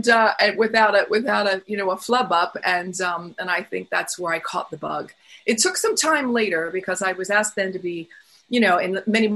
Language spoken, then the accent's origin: English; New Jersey, United States; I decided after high school that I was from New Jersey. I was going to move into New York City